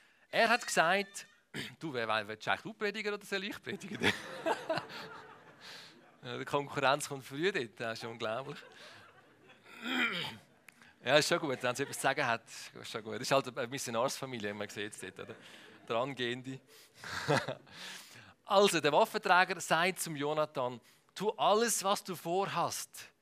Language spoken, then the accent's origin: German; Switzerland; Und wir sind ja richtige Schweizer, leben in der Schweiz.